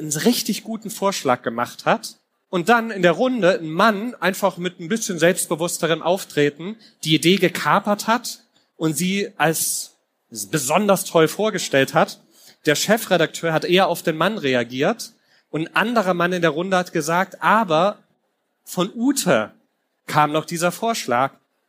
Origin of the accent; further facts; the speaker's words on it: Bavaria, Germany; Ich bin in Mittelfranken aufgewachsen